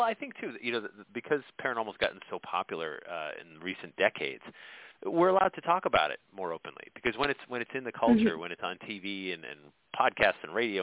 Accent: Sandy Hook, Connecticut, United States; So, I mean, the town I grew up in, I grew up in Sandy Hook, Connecticut.

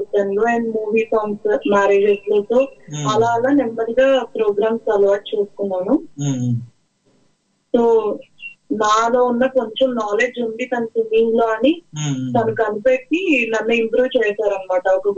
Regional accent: Machilipatnam, Andhra Pradesh, India; now in Gudivada, India; నేను పుట్టిందైతే మచిలీపట్నం సార్. నేను మచిలీపట్నంలో పుట్టాను, ఇక్కడే చదువుకున్నాను.

